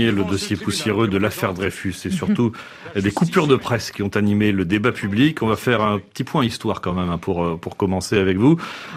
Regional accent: England, United Kingdom; accent: English; French is a second language; qui se moquent comme d'habitude de mon accent anglais.

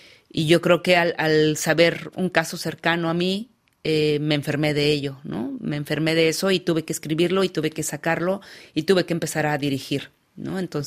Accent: Mexico; a la violencia feminicida que existe en mi país. Entonces, creo que ser mujer en México es difícil.

